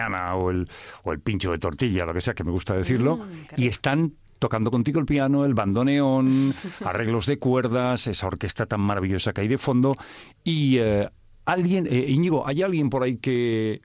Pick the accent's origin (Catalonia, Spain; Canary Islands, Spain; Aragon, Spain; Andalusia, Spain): Catalonia, Spain; Barcelona; now in Madrid, Spain; yo que me vine hace 32 años de Barcelona a Madrid